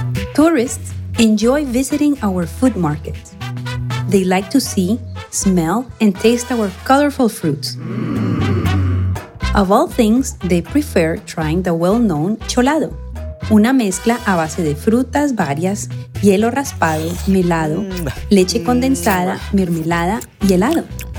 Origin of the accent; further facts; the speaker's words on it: Jamundí, Valle del Cauca, Colombia; Soy de Jamundí.